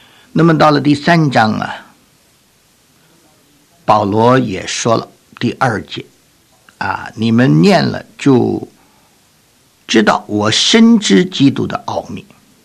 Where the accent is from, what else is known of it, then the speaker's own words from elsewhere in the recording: China; 我们中国人说，痛极了叫娘，这苦极了呢就呼天